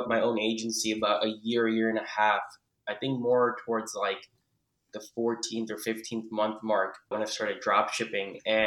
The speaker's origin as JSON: {"language": "English", "region": "New Jersey", "country": "United States", "said": "I'm originally from New Jersey."}